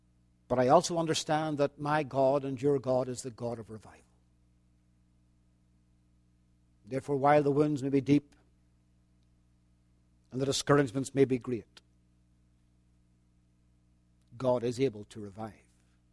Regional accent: Ireland; We've only been here 4 years, and we have never seen the like of it. And we're from Ireland.

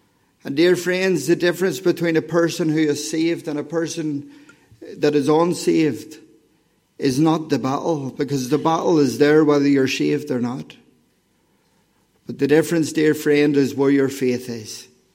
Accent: Lisburn, Northern Ireland, United Kingdom; I grew up in Lisburn. I was born into a non-Christian home.

